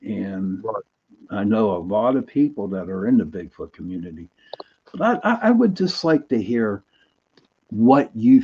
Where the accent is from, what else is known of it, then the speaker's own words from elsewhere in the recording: Pittsburgh, Pennsylvania, United States; I'm from Pittsburgh. I'm from the city, and I might go in 100 yards into the woods, and that's as far as I'm going to go.